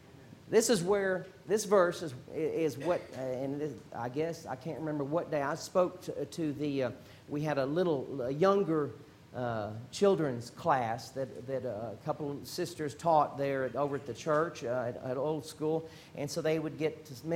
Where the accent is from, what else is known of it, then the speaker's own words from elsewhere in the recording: Houston, Texas, United States; I've seen that certainly being born and raised in Houston, the humidity, terrible humidity down there